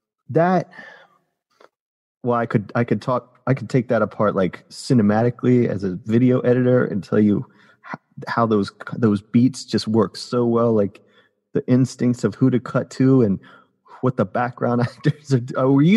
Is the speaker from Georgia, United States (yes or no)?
yes; Doraville, Georgia, United States; because I'm from Doraville. And I remember when that place was being built, and Doraville Station was ended up being my key to everything.